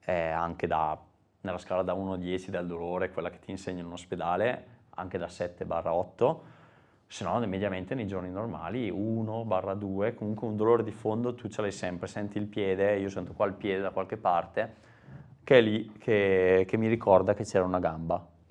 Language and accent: Italian; Salò, Lombardy, Italy; un po' annoiato dalle mie parti, sono originario di Salò.